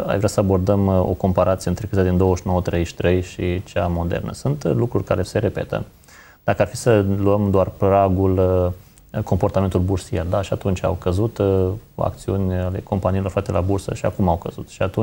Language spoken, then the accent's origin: Romanian; Romania; nu cred că am fost pregătiți noi ca români să spunem mental că există în capitalism cicluri economice